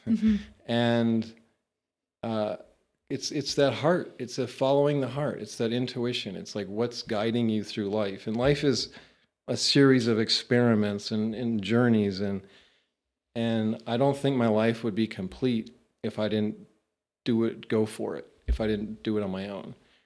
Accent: Maine, United States; And I grew up in Maine, very rural, very modest, suburban community.

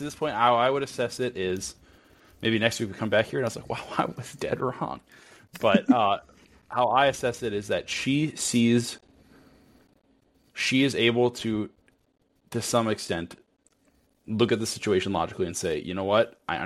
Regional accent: Minnesota, United States; But also, I'm Minnesotan AF, so I probably could be a little bit more forthright.

